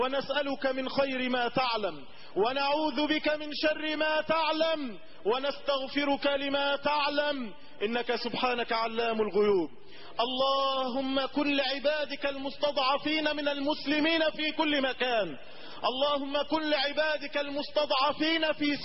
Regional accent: Egypt; اللهم اجعل بلدنا مصر أمنا ورخاء وسعادة

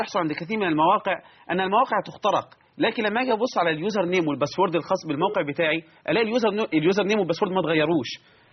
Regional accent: Egypt; هل يوجد عندنا في مصر محاكم الكترونيه نلجا اليها في مثل الامور؟

